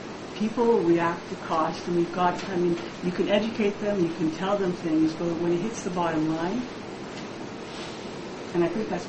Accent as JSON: {"language": "English", "town": "Montreal", "region": "Quebec", "country": "Canada", "tie": "born or raised there", "lives_now": "Ottawa, Canada", "said": "I was born and raised in Montreal and now living in Ottawa"}